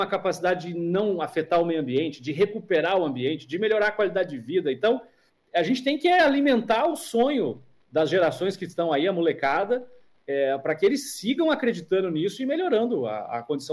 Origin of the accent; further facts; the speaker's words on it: Brazil; Para nós, somos do Brasil, isso já é meio característico.